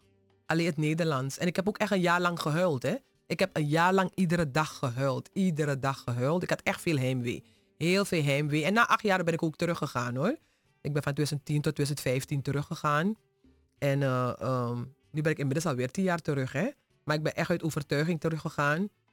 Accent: Suriname; now in Netherlands; we hebben familie daar, sommige van ons hebben bezittingen daar, we hebben een band met het land, we zijn Surinamers in diaspora.

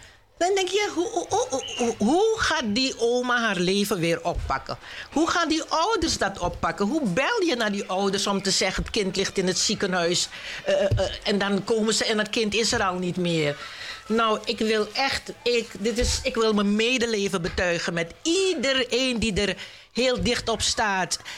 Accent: Suriname; u hoort het ook wel aan mij dat ik uit Suriname kom. Dat ik zo af en toe een Surinaams sausje erin doe

